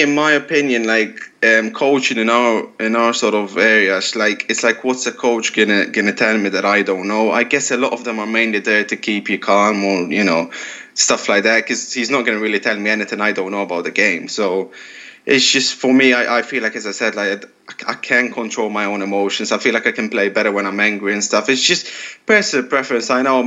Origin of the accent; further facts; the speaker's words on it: Malta; I was from Malta